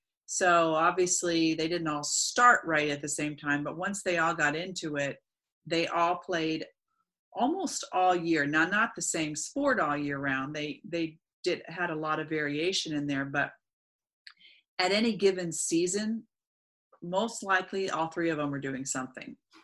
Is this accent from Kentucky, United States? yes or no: no; Florida, United States; I grew up in Florida. I was the youngest of six, and I played sports when I was younger.